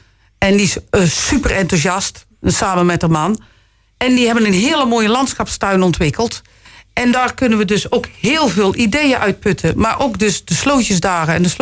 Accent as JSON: {"language": "Dutch", "town": "Steenbergen", "region": "North Brabant", "country": "Netherlands", "said": "En ik kom dan uit Steenbergen."}